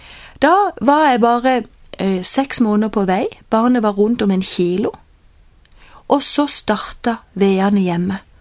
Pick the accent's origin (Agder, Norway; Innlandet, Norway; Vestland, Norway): Agder, Norway; Kristiansand; vi var jo ikke i hjembyen min, Kristiansand